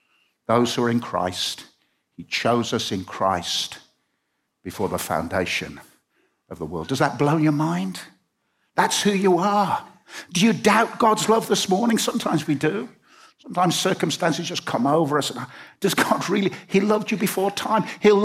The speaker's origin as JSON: {"language": "English", "town": "Birmingham", "region": "West Midlands", "country": "United Kingdom", "said": "You know, I'm a bloke. I'm a Brummie. I'm husband. I'm a granddad."}